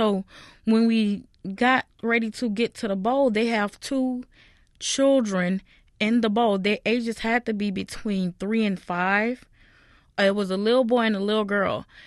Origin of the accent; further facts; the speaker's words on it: New Orleans, Louisiana, United States; now in Houston, United States; I live in Houston, Texas. I'm from New Orleans, Louisiana, and I'm 33 years old.